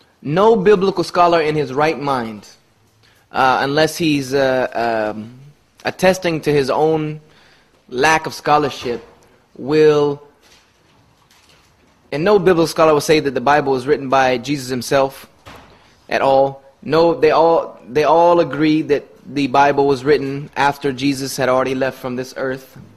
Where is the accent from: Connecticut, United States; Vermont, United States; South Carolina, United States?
South Carolina, United States; Greenville; Jones University, which is conservative. It's a very conservative, right-wing, prominent school in my hometown. It's known worldwide.